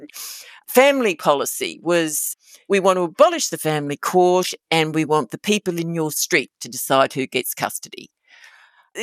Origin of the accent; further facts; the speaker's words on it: Maryborough, Queensland, Australia; And areas like my hometown, Maryborough in Queensland, that had been devastated by competition policy, deregulation, pork deregulation, dairy deregulation, globalisation. Like, you know, my hometown used to build trains and ships and they're gone.